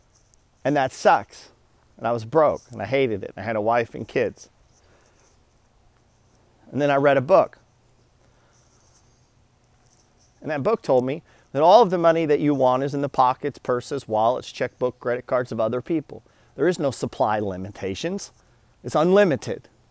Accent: United States; born there; I'm grateful, one, that I was born in America and not Iraq.

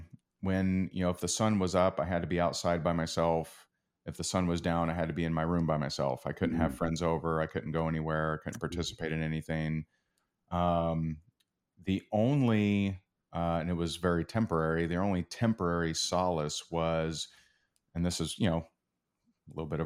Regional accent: Seymour, Indiana, United States; Yeah, I grew up in Seymour, Indiana, which its claim to fame is

